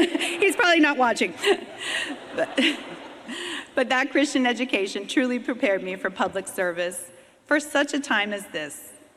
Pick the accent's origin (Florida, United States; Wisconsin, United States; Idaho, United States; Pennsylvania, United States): Florida, United States; Miami; I was born and raised in Miami, the youngest of three daughters. I had two wonderful, hardworking parents that came to this country in 1961, fleeing communist regime in Cuba.